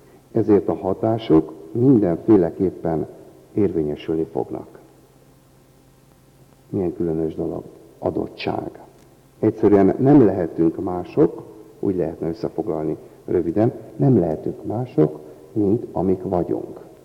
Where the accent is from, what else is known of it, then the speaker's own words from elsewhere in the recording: Hungary; Példának okáért magyar vagyok.